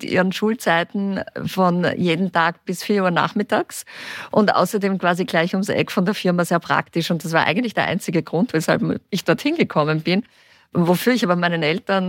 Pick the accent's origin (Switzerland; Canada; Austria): Austria; Vienna; ich bin in Wien geboren und ich bin auch hier aufgewachsen. Ich war in der französischen Schule, was für mich sehr wichtig und auch prägsam war, weil ich bin 1962 geboren.